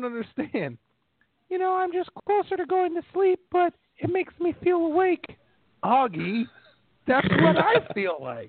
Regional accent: the South, United States; Oh, son, I'm from the South. I can talk about garbage all day.

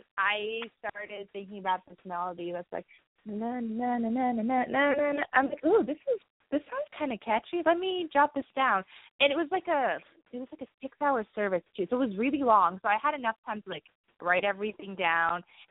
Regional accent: Westport, Connecticut, United States; So I used to be part of a choir back close to my hometown in Westport, Connecticut.

